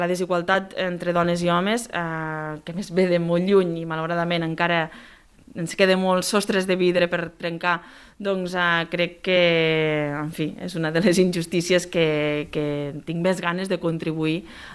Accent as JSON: {"language": "Catalan", "town": "Lleida", "region": "Catalonia", "country": "Spain", "said": "els dos també som de Lleida, per tant, segur que ens entendríem perfectament."}